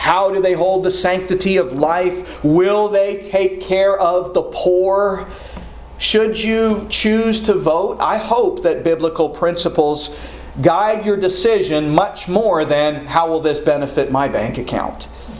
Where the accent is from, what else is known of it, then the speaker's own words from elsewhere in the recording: Canada; now in United States; But I am very patriotic with my home country of Canada.